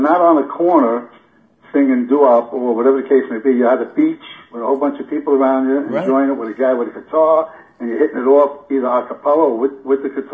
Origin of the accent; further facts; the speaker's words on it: Brooklyn, New York, United States; I was born in East New York.